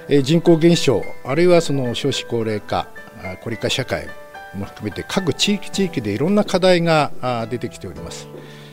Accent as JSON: {"language": "Japanese", "town": "Masuda", "region": "Akita", "country": "Japan", "said": "出身は増田町です。"}